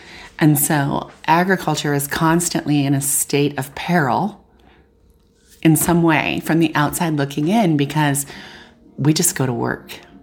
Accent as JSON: {"language": "English", "town": "Joseph", "region": "Oregon", "country": "United States", "said": "I'm from Joseph, Oregon. Proud to say I'm from Joseph, Oregon, and named after Chief Joseph."}